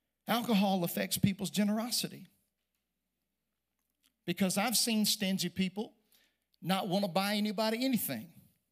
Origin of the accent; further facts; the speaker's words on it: Oklahoma, United States; I'm from Oklahoma. It was 35 miles an hour today at my house. We understand the wind.